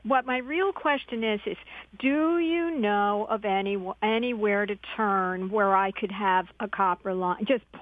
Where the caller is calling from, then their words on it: Brooklyn, New York, United States; Brooklyn.